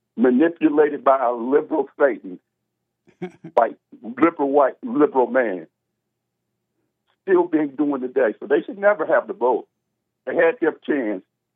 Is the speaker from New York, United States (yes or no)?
no; Dayton, Ohio, United States; you remember me, I'm from Dayton, Ohio originally